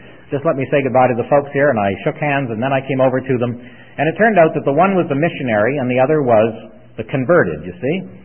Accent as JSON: {"language": "English", "town": "St. Catharines", "region": "Ontario", "country": "Canada", "said": "I'm from a little town across the lake, St. Catharines."}